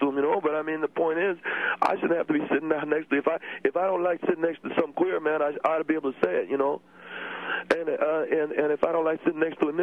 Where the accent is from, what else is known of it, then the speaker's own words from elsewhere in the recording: United States; Yeah, I come from America.